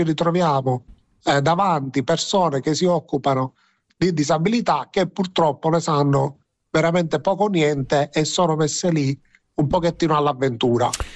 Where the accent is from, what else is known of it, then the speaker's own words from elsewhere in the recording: Palermo, Sicily, Italy; io sono palermitano, palermitano, quindi è assolutamente Arancina.